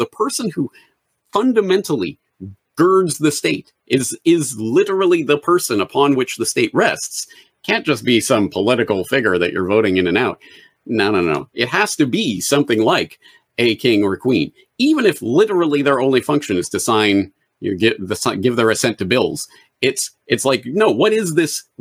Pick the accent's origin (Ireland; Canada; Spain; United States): Canada; Hey, I'm like Canadian, so I am technically subject to King Charles.